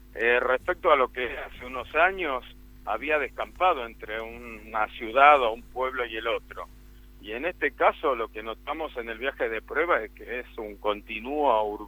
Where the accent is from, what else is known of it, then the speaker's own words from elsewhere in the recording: Argentina; lo sentí como realmente como un argentino.